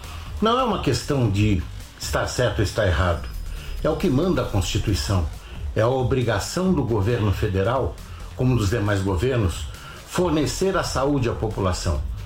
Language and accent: Portuguese; São Paulo, Brazil; sou de São Paulo.